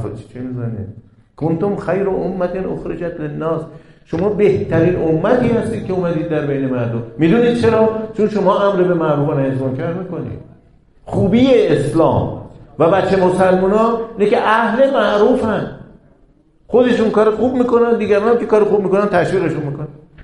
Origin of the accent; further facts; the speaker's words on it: Iran; ما گاهی از وقت 30 سال پیش در خارج از کشور، در اروپا، آمریکا، اگه میپرسیدن بچه کجایی، میگفتیم ایران،